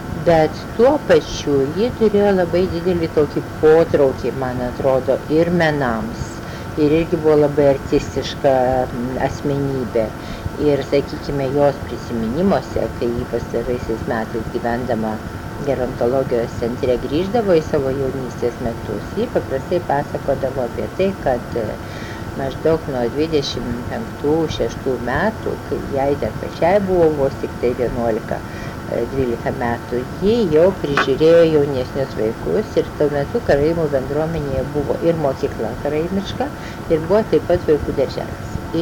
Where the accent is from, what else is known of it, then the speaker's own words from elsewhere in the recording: Trakai, Vilnius County, Lithuania; aš irgi augau Trakuose